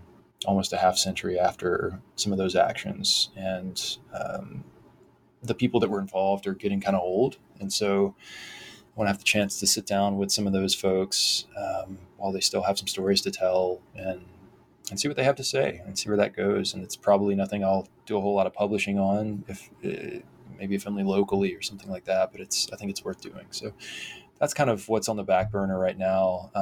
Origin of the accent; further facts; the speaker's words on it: Thomasville, Georgia, United States; in my hometown where I live again now, Thomasville, Georgia, there was a, you know, we had our our sort of moment in the sun in the 60s, 70s, and 80s, part of the 90s, when we had some plants and factories